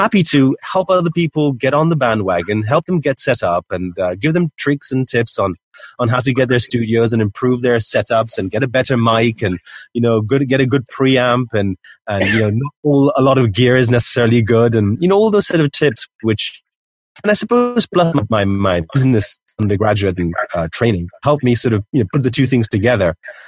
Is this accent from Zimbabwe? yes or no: no; Canary Islands, Spain; also born or lived in Karachi, Pakistan; my family is originally from India. And although I was telling you earlier on that I was born in Karachi, Pakistan, we moved over here about 40-odd years ago. And I grew up in the Canary Islands for the first, 10 years of my life.